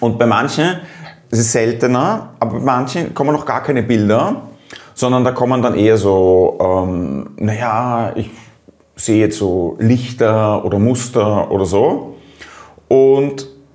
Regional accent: Austria; Als Österreicher nehme ich immer den Skifahrer

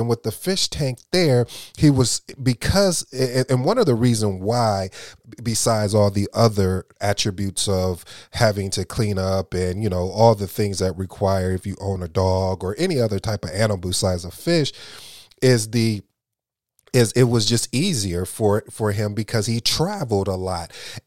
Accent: Flint, Michigan, United States; also born or lived in Kalamazoo; I grew up in Michigan, Flint and Kalamazoo to be exact.

